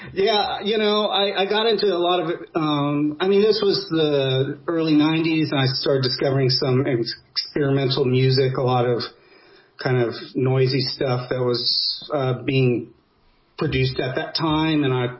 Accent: Albuquerque, New Mexico, United States; I'm from Albuquerque, New Mexico.

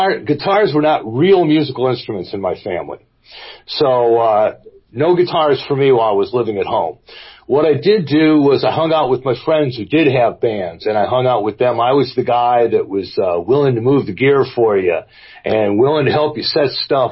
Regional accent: Buffalo, New York, United States; also born or lived in Elmira; I was born downstate in Elmira, and my first memories are from Buffalo.

